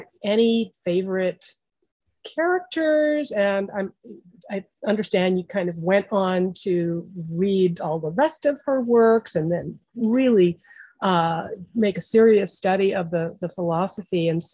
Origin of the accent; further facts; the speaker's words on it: Newton, Massachusetts, United States; when I was growing up in Newton, Massachusetts, we were similarly doing this kind of social experiment on children.